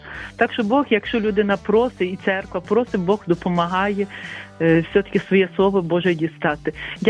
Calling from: Lviv, Lviv Oblast, Ukraine; я зі Львова

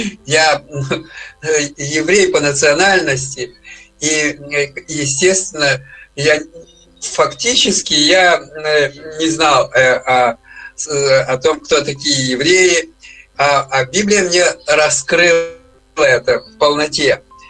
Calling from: Germany; я з Німеччини телефоную.

